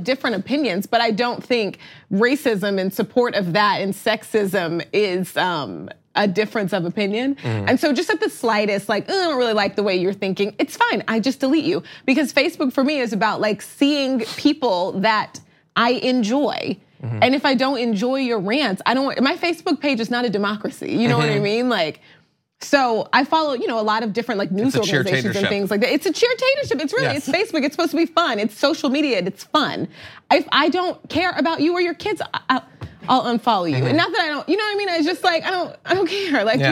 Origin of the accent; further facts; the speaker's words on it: Oklahoma, United States; I'm from Oklahoma.